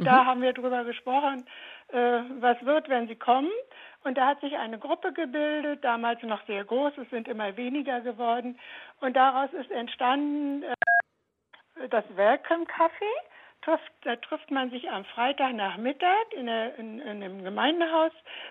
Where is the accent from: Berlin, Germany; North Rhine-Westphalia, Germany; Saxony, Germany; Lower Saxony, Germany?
Berlin, Germany; now in Lübeck, Germany; Ich bin Berlinerin, lebe seit 11 Jahren in Lübeck, in Schlutup, das ist ein Ortsteil von Lübeck.